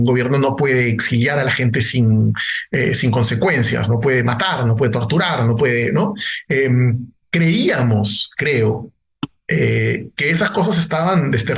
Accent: Peru; En mi país incluso, ¿no? En el Perú, por ejemplo, también

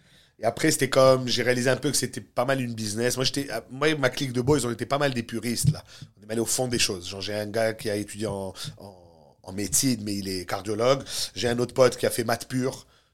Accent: Montreal, Quebec, Canada; On a grandi dans Ville-Saint-Laurent dans les 90s

